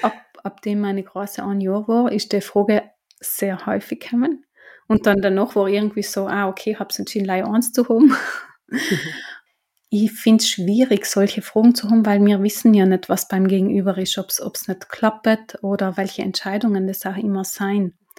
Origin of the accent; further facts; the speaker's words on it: Trentino-Alto Adige, Italy; so zumindest jetzt dort bei uns in Südtirol, habe ich die Möglichkeit, 2 Jahre oder 3 Jahre daheim zu bleiben.